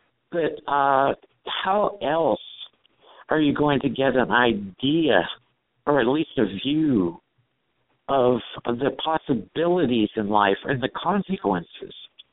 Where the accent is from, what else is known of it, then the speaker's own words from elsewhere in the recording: San Francisco, California, United States; I grew up in San Francisco, and I had parents, I had a mother, and grandparents and uncles